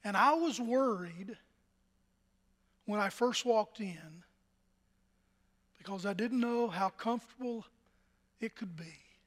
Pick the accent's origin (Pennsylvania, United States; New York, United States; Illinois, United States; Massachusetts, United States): Pennsylvania, United States; Altoona; I told him that I was from Altoona, Pennsylvania.